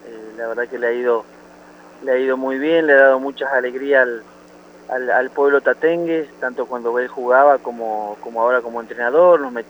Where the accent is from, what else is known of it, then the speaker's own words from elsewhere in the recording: Tostado, Santa Fe, Argentina; Yo soy de allá, de Tostado